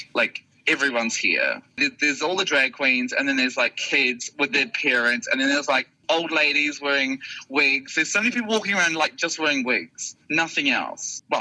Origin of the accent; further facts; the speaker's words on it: Australia; When people found out we're from Australia, we just got so much love.